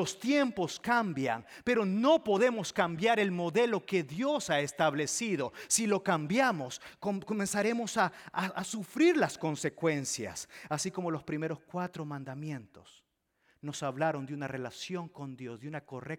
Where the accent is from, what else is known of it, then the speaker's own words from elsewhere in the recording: El Salvador; Que los que sabemos que somos del Salvador sabemos que si aquí te ponen un plato de sopa, te vas a quedar con hambre.